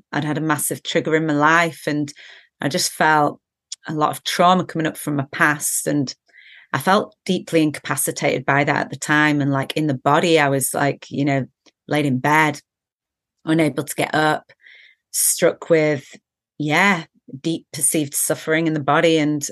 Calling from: Leeds, Yorkshire and the Humber, United Kingdom; I'm joining from Yorkshire in the UK, a little town called Leeds.

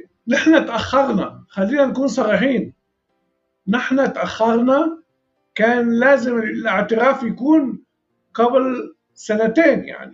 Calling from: Riyadh, Riyadh Province, Saudi Arabia; كنت هلأ أنا عم بحكيك من الرياض

